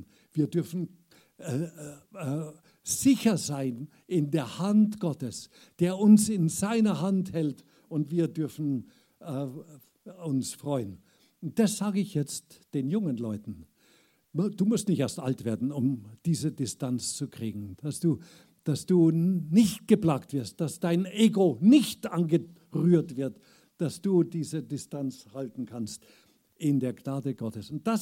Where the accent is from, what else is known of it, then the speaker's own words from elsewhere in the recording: Bavaria, Germany; Selbst als Bayer bin ich nix.